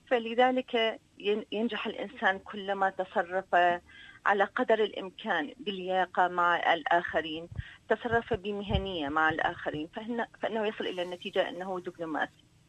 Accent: Iraq; أنا سأتكلم عن بلدي العراق.

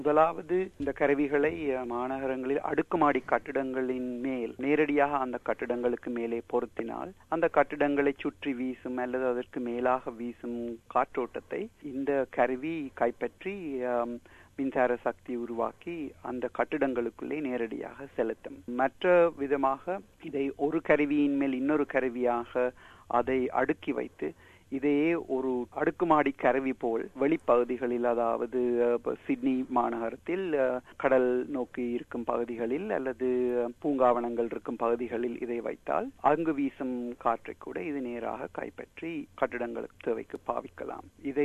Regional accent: Singapore; also born or lived in Sri Lanka; நான் இலங்கையில் பிறந்தேன். நான் சிறுவயதில் இருக்கும் பொழுது என் பெற்றோர்கள் எங்கள் எல்லோரையும் அழைத்து கொண்டு சிங்கப்பூர் சென்றார்கள். ஆகையால் சிங்கப்பூரில் தான் நான் எனது பாடசாலை பயிற்சியில் ஈடுபட்டு வந்தேன்.

